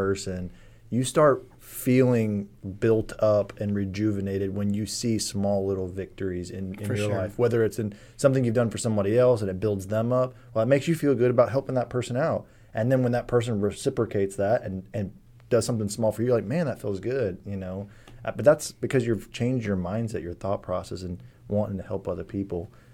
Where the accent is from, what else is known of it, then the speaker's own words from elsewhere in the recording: Houston, Texas, United States; also born or lived in Germany; I was born in Germany, and my mom just moved to the States. Eventually, she met my stepfather, who just happened to want to move to Texas. Just want to move there. So we moved there and moved to Houston.